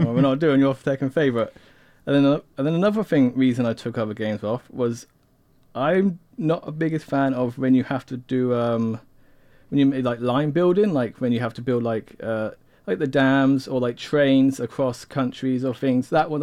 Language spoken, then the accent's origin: English; England, United Kingdom; I can't do the railway networks in England because I'm English.